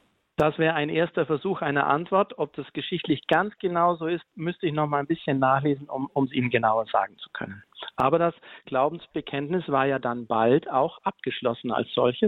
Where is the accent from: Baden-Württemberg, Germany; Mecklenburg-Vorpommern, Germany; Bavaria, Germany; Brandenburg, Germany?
Bavaria, Germany; Grünenbach; Ich komme aus Grünenbach, das ist gar nicht weit weg aus von Isny.